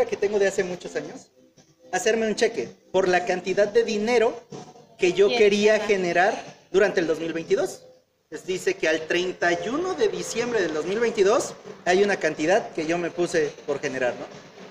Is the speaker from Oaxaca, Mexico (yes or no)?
yes; Oaxaca, Mexico; yo sí soy oaxaqueño, ustedes me disculparán